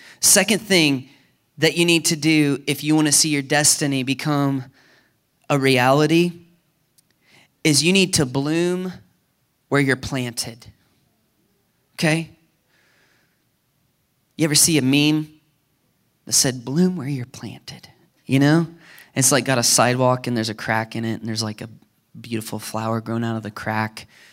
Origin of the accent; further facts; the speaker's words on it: United States; I grew up in small town America. You know, I grew up in Brown County.